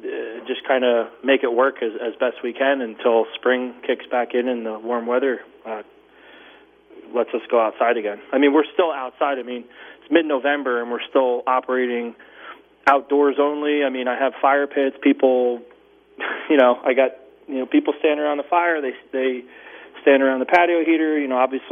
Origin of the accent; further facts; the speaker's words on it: Asbury Park, New Jersey, United States; I'm from New Jersey, originally from Asbury Park, and I have a lot of friends in Asbury that have restaurants